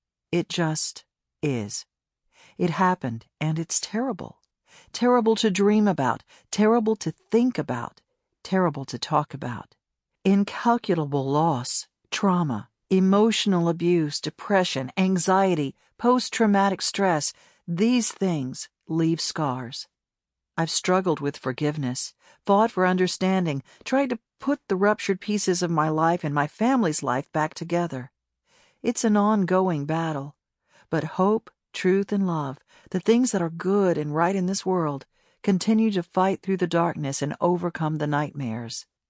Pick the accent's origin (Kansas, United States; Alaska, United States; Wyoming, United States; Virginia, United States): Kansas, United States; Wichita; who had terrorized my hometown of Wichita, Kansas for three decades.